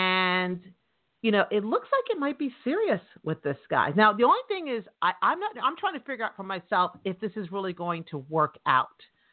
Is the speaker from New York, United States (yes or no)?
yes; New York, United States; Now, if anybody knows anything about New Jersey, I just want you to know I'm from New York.